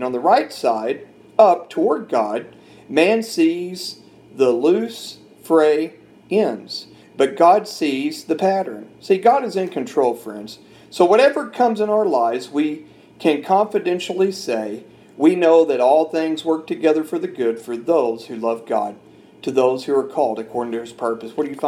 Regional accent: Fort Worth, Texas, United States; I grew up in Fort Worth all my life

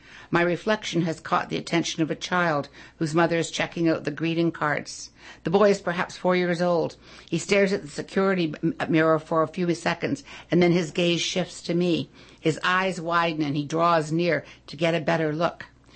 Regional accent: Ontario, Canada; I'm from Ontario.

